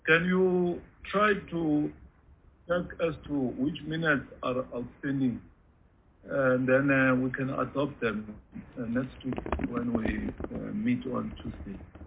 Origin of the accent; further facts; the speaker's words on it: North West, South Africa; I'm from Northwest. I'm from South Africa.